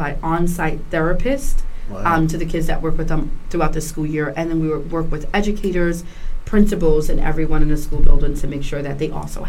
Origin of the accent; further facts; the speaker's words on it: New York City, New York, United States; So I am originally from New York City, second generation Bronxite, but my grandparents actually migrated from the South.